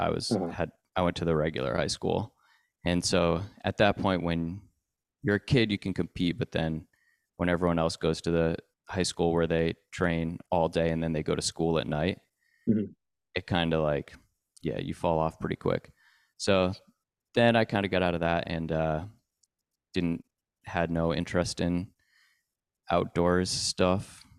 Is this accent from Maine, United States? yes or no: yes; Maine, United States; I grew up in Maine, pretty deep in the woods in a really small town, like in the Western Mountains.